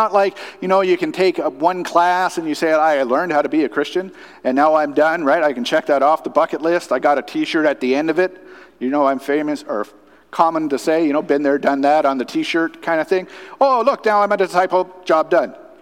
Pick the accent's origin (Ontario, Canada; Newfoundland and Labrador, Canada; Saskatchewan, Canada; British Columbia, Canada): Newfoundland and Labrador, Canada; I'm from Newfoundland, where we speak real English, by the way.